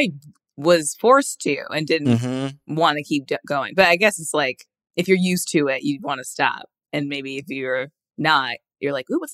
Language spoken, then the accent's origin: English; Indianapolis, Indiana, United States; Well, I grew up in the Midwest, mm-hmm. in Indianapolis, and there was a lot of teen pregnancy there.